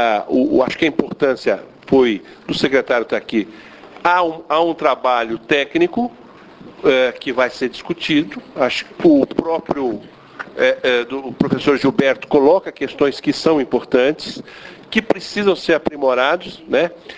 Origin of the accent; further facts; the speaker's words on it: Ferraz de Vasconcelos, São Paulo, Brazil; also born or lived in Suzano; eu sou de Suzano... Nasci em Suzano e sou de Ferraz de Vasconcelos, é periferia, nasci lá. Aquela região tem 800 mil habitantes